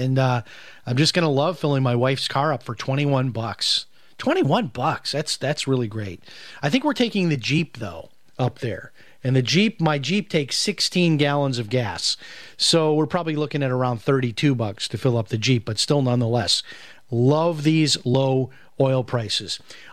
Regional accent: Chicago, Illinois, United States; now in Florida, United States; I know where I grew up in Chicago, we had Aldi

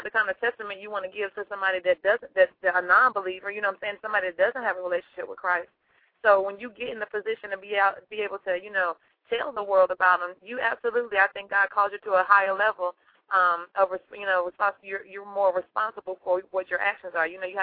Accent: North Carolina, United States; accent: southern drawl; But no, I'm from North Carolina. I'm sure you can hear that southern drawl a little bit.

